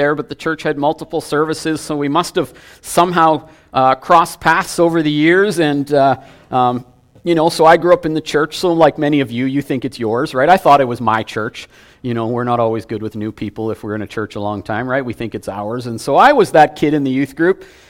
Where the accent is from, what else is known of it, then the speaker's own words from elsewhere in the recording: St. Albert, Alberta, Canada; We grew up in St. Albert, so we were rival high schools